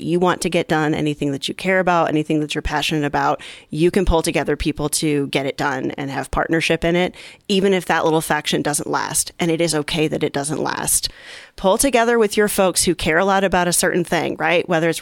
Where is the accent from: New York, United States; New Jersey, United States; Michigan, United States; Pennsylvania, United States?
Michigan, United States; also born or lived in Chicago; So I grew up in Michigan. I lived here. I moved to Chicago. I moved back, right?